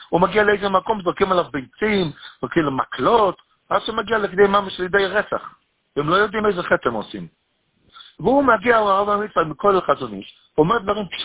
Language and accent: Hebrew; Bnei Brak, Tel Aviv District, Israel; now in Jerusalem, Israel; אני גר בירושלים, אני מוצא מבני ברק.